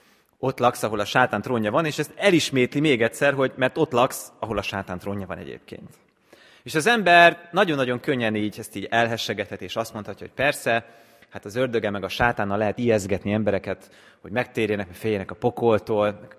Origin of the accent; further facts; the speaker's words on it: Hungary; felszokott nézni a Turul szoborra. Én azon a környéken nőttem fel